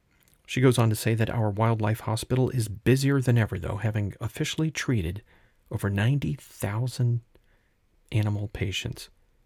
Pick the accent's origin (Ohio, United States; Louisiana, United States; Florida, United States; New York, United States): Florida, United States; West Palm Beach; This took place pretty close to my old hometown area in Lake Worth Beach, Florida. I'm from West Palm Beach